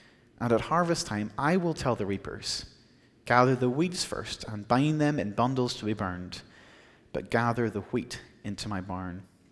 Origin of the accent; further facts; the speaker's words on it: Ireland; I am here from Ireland.